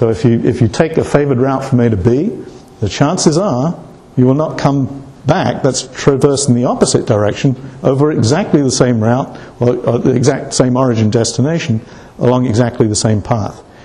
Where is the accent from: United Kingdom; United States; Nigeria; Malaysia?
United Kingdom; England; because I grew up in England.